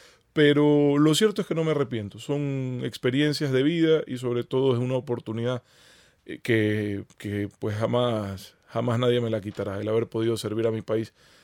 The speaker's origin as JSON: {"language": "Spanish", "country": "Ecuador", "said": "hoy creo que somos más los ecuatorianos con este apellido que los alemanes"}